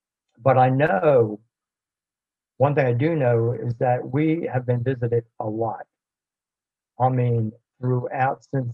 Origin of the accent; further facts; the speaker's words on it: Baltimore, Maryland, United States; I grew up in Baltimore with Reagan International, BWI, and Martin Marietta, where the Civil Air Patrol operated out of.